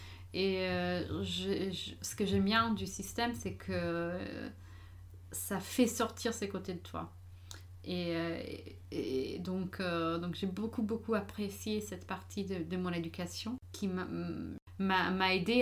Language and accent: French; United States; Alors, d'abord, j'ai grandi aux États-Unis.